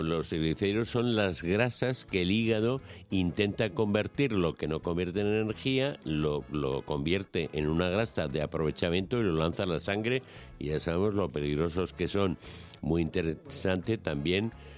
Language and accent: Spanish; Sicily, Italy; No, vengo de Sicilia.